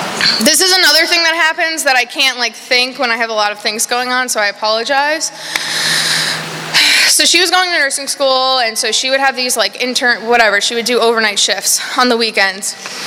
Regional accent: New York, United States; I was born in New York, Long Island. I grew up there.

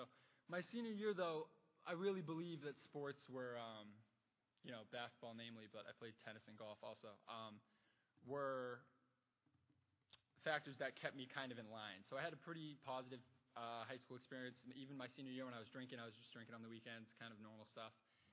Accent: Maine, United States; I grew up in Maine, and I came from a family that didn't drink at all.

